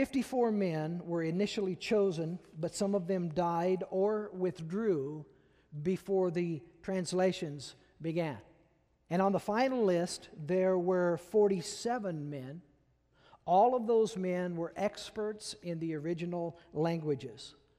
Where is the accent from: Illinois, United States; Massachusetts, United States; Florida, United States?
Illinois, United States; Peoria; I'm from Peoria, what do I know? You know, I don't know Hebrew, I don't know Greek